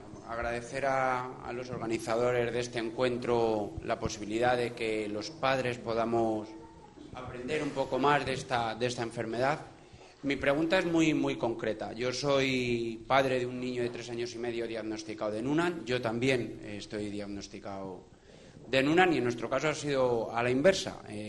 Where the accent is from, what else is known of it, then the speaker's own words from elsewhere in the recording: Madrid, Community of Madrid, Spain; Nosotros somos de Madrid